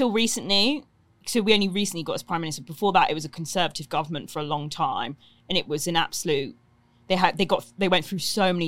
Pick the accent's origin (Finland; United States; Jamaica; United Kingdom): United Kingdom; Is that just because I'm British?